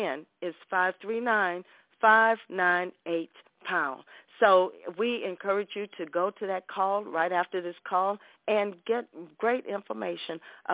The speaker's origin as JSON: {"language": "English", "region": "Mississippi", "country": "United States", "said": "from the Mississippi Gulf Coast. I live here in Ocean Springs, Mississippi"}